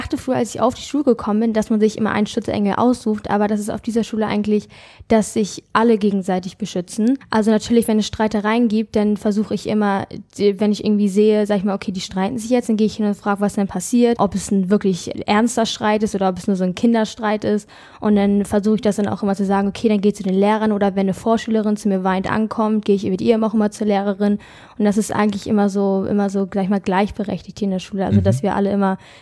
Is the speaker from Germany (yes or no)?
no; England, United Kingdom; German is a second language; ich komme ja also aus England und da ist der Akzent wie in Amerika ja ganz anders.